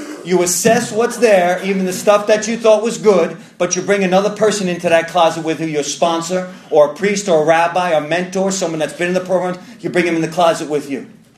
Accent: New York, United States; I'm from New York.

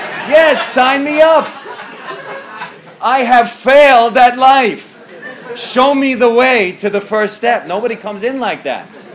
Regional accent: Long Island, New York, United States; I'm from New York. I'm from Long Island, New York. I'm Italian-Jewish background. That means half my family's Italian and half my family's Jewish.

